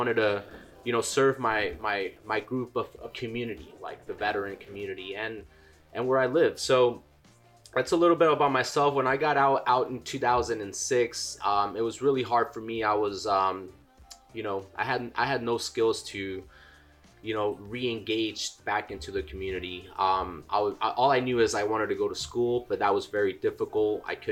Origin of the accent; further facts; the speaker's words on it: Los Angeles, California, United States; I'm a U.S. Navy veteran. I grew up in Southeast Los Angeles. My mom was a single parent.